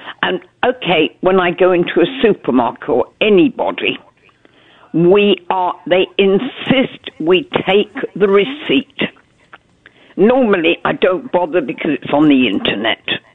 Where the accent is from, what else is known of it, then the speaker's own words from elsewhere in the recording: United Kingdom; now in Spain; Hi. Hello. I am a Brit, but I live in Spain.